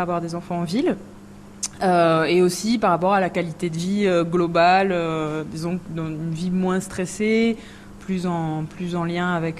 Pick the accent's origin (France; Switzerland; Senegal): France; Occitanie; also born or lived in Australia / Belgium / Lebanon; Moi, je suis née en Australie, de mère française et d'un père australien. J'ai grandi vers Montpellier. J'ai étudié en Belgique. J'ai vécu au Liban. Et puis un jour, j'ai fini par atterrir en Ariège.